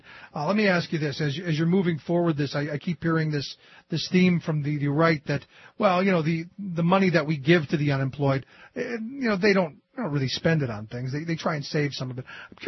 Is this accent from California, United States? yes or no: no; Cleveland, Ohio, United States; I grew up in Cleveland. When the steel mills were shuttered there